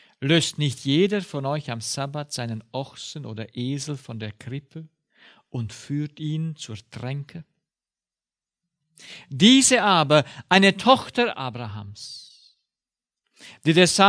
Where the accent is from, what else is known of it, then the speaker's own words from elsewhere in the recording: Romania; Ich bin ja aufgewachsen in Rumänien und in Rumänien gab es keine Krankenhäuser